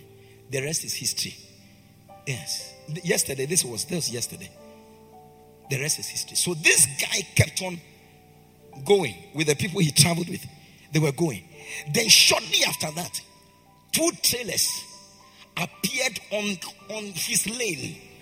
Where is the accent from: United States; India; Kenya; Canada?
India; English is a second language; That's why I'm here from India.